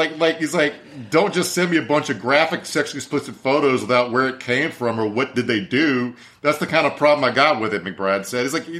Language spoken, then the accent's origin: English; Virginia, United States; my home state of Virginia, there's a company that got a $1.2 billion contract to build a concentration camp.